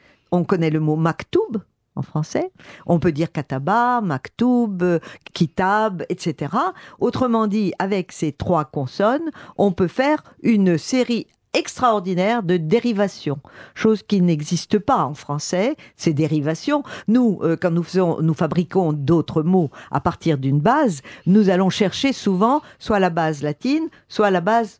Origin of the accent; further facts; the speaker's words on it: Tunisia; moi, je suis née en Tunisie. Et donc, j'ai entendu l'arabe toute mon enfance